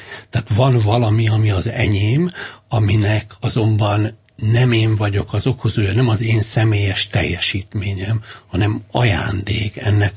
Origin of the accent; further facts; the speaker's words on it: Hungary; maga is magyar, meg én is magyar vagyok.